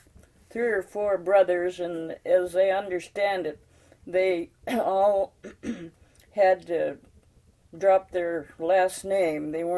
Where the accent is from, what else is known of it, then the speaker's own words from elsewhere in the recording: Lopez Island, Washington, United States; this is what I can remember, most of it. I was born on Lopez Island near the Lopez Village at Mrs. Meade's